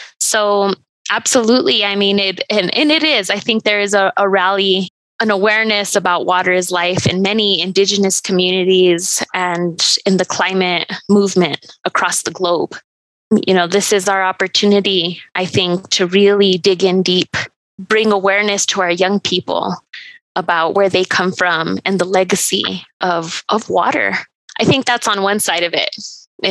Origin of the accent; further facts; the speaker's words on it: Taos, New Mexico, United States; I was born and raised in Taos, and as a young person, a young Taosenia